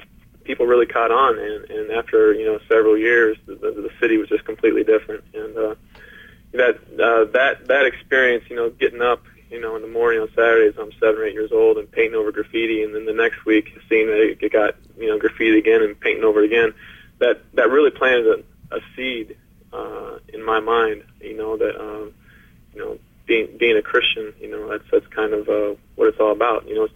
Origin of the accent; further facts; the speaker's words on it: Paramount, California, United States; Growing up in Paramount, it was a really rough city. We grew up there during the riots.